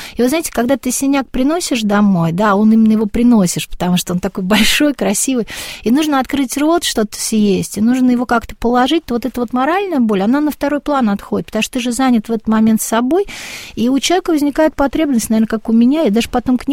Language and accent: Russian; Saint Petersburg, Russia; я жила там, ну, я ленинградка, родилась, выросла